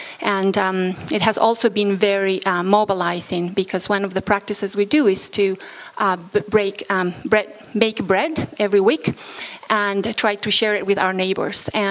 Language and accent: English; Bolivia; moved away as an adult; now in Canada; I'm originally from Bolivia. I came to Canada about 14, 15 years ago to go to Regent.